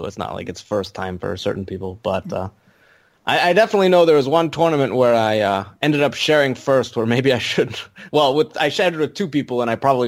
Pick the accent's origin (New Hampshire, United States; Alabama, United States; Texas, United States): New Hampshire, United States; moved away as an adult; So my journey was basically I grew up in New Hampshire, where I was for about – I probably should have looked at this before I got interviewed. But I was about 20 or so, 19, when I went to California.